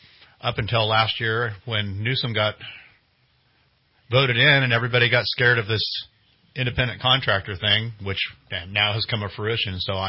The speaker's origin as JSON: {"language": "English", "region": "California", "country": "United States", "tie": "born or raised there", "said": "I've grown up here in Shasta County all my life. Went to Anderson High School."}